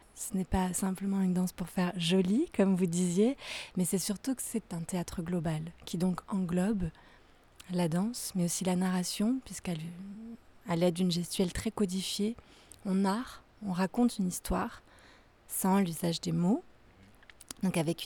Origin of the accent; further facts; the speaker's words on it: France; moi j'ai grandi en France et j'ai été élevée par ma mère française et mon père est mauricien. Donc il y a 5 générations du côté de mon père, ils étaient en Inde du Sud